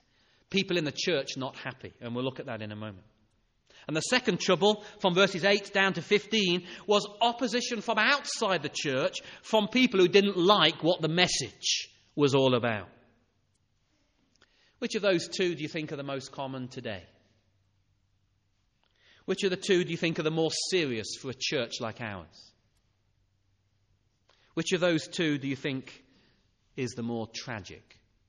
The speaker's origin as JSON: {"language": "English", "region": "England", "country": "United Kingdom", "said": "We make a big mistake if we think that all Christianity should just be as we English people do it."}